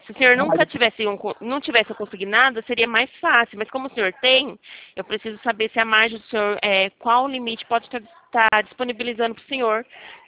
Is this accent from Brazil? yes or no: yes; Araras, São Paulo, Brazil; Eu sou de Araras.